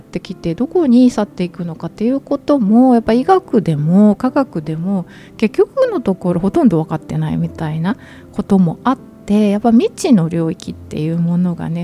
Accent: Takarazuka, Hyogo, Japan; also born or lived in Kanto; もともと宝塚出身なんで、やっぱいつか関西に帰りたいっていうのはずっと思ってたけど、

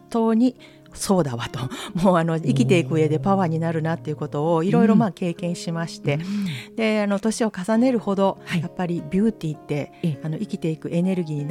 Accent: Kyoto, Japan; 私京都人だからほんまかなと思いながら

